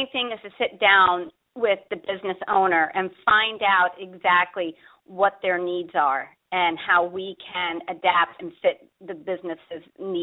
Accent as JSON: {"language": "English", "region": "Florida", "country": "United States", "said": "I am from South Florida, sunny South Florida."}